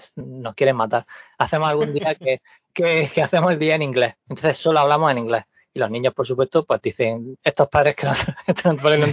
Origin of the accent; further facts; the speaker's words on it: Spain; ahora que soy el único español del equipo, ahora mismo en el equipo en el que estoy, no hay ningún español, estoy todo el día hablando en inglés